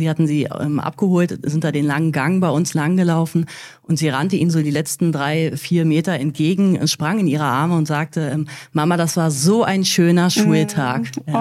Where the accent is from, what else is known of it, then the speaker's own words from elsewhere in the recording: Berlin, Germany; ich bin ja selber in Berlin groß geworden.